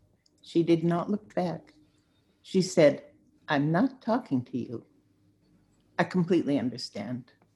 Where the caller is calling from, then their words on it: Saratoga Springs, New York, United States; Saratoga Springs, New York.